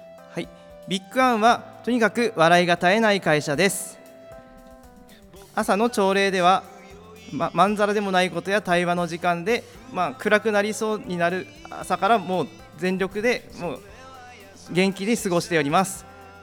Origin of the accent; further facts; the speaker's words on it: Nagasaki, Japan; 平成元年生まれの32歳、生まれも育ちも長崎で、長崎が大好きです。